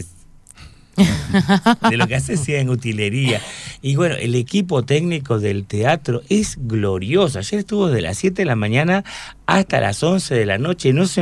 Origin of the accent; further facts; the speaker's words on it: Avellaneda, Buenos Aires Province, Argentina; yo soy de Avellaneda y tengo un teatro que tiene 120 años